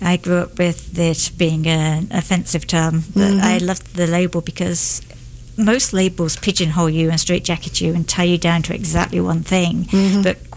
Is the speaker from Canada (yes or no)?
no; England, United Kingdom; growing up in England, some people use dinner as their main meal